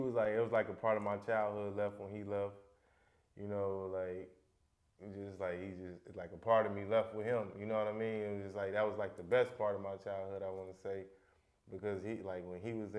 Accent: Gary, Indiana, United States; when I'm from Gary now, like, it's hard to get a job.

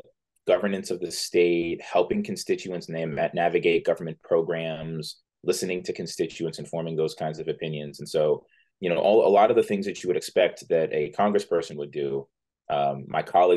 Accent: Connecticut, United States; my job is to work in the State House of Representatives for Connecticut and to represent my hometown there

